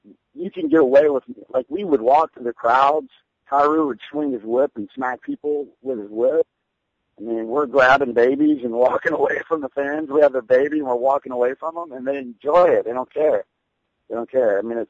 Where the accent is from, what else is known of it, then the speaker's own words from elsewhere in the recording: United States; As an American, there's not as much politics.